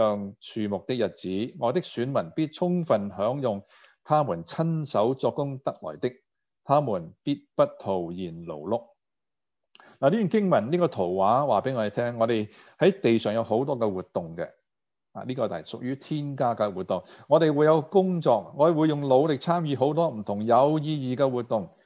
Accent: China; 我们中国人听到挺开心啊

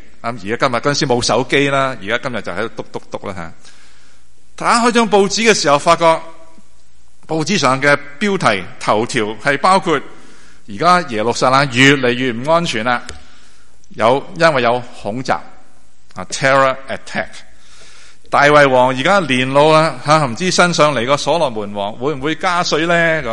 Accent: China; 因为里面讲了很多都是我们中国人很关心的问题

